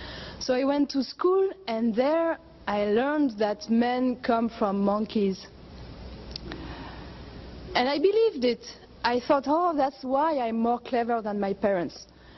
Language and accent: English; France; English is a second language; now in United States; I come from France, and I'm a long way from home